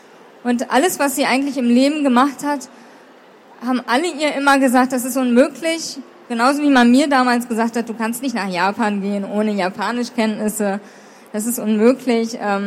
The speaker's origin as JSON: {"language": "German", "country": "Germany", "said": "ich bin Deutsche, kann auch ein bisschen Englisch."}